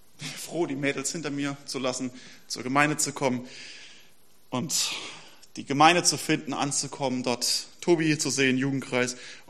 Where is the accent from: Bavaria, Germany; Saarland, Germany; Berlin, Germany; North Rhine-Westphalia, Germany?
Saarland, Germany; und ich habe noch im Saarland gelebt, wo ich herkomme.